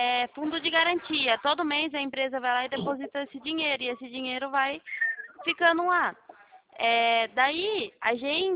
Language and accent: Portuguese; Santa Gertrudes, São Paulo, Brazil; Isso, é aqui perto de Piracicaba, Limeira, Campinas.